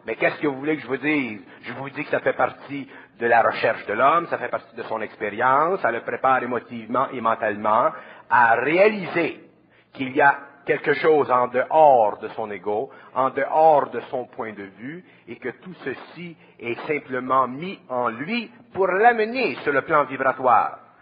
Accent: Montreal, Quebec, Canada; Moi, je viens de Montréal. Je viens à Montréal et je vis dans le Nord.

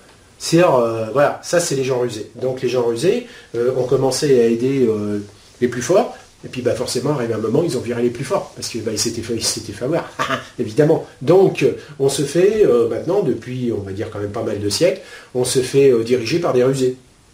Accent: France; born there; Bon, je suis né en France, certes, hein

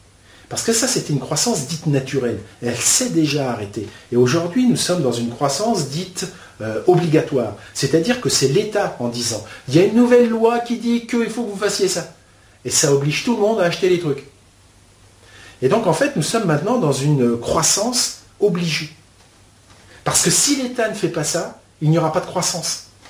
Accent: France; Nous gagnons moins d'argent aujourd'hui en tant que Français qu'il y a 10 ans.

